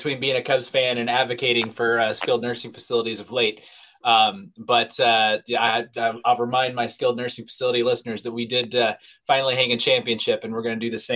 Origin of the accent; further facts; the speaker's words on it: Indiana, United States; So I grew up in Indiana, southeastern Indiana, in, like you said, Indiana Hoosier basketball country